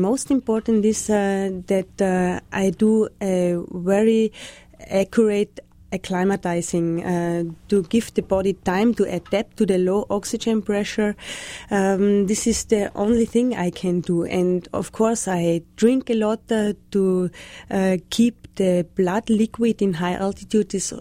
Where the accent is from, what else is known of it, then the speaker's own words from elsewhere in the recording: Austria; Yes, I'm from Austria.